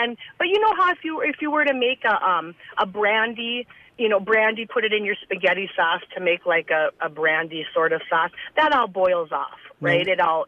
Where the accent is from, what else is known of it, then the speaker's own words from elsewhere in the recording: Side Lake, Minnesota, United States; I grew up in Side Lake, but I live north of Nashwauk, I work in Hibbing.